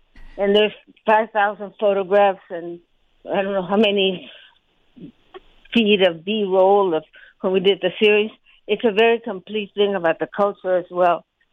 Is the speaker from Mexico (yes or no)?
yes; Sonora, Mexico; We always had a Mexican meal for lunch.